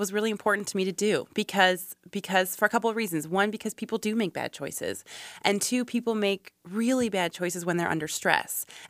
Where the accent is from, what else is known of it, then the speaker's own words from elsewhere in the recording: Iowa City, Iowa, United States; I was born and raised in Iowa City, yes, and I live here now.